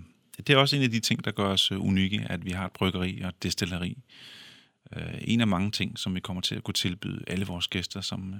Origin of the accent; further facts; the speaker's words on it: Aalborg, North Denmark Region, Denmark; I min tid i Aalborg, hvor jeg voksede op.